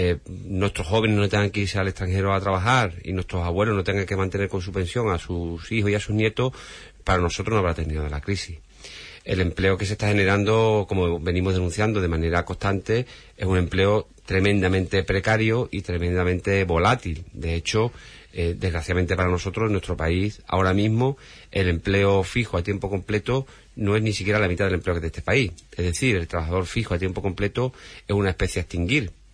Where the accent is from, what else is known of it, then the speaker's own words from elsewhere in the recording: Spain; los trabajadores peor pagados somos los españoles.